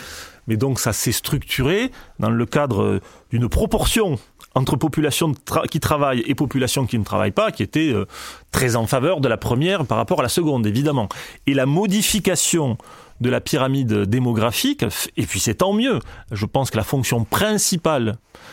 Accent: Albi, Occitanie, France; moved away as an adult; now in Paris, France; moi je suis d'Albi dans le Tarn, et je n'attendais qu'une chose, après le bac, pouvoir me barrer, pour aller au mieux, au pire, entre guillemets, à Toulouse, au mieux à Paris. Bon, j'ai pu partir à Paris, j'en suis très heureux, j'y suis depuis 25 ans, 24

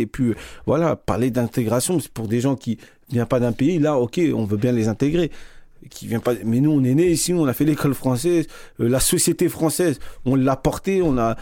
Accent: France; Nous, on est né en France, on a grandi en France, on est né avec la culture française. Et certes, nos parents sont originaires d'autres pays, d'Afrique, etc. Mm. Mais nous, on est purement français, on se sent français.

